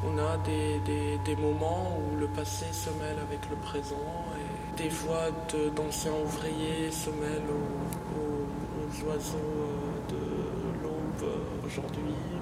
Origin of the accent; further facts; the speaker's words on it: Lebanon; moved away as an adult; j'ai 35 ans, je suis libanaise, j'ai fait des études en art plastique au Liban et puis je suis venue ici.